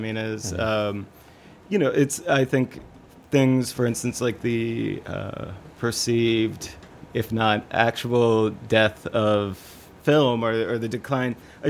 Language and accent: English; Ohio, United States; now in New York, United States; I'm originally from Ohio, right. And I went to school in Pittsburgh.